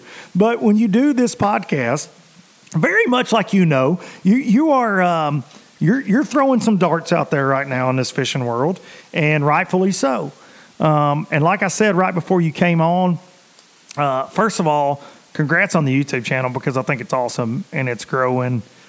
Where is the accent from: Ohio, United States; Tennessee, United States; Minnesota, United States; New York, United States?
Tennessee, United States; And I'm a redneck from Tennessee.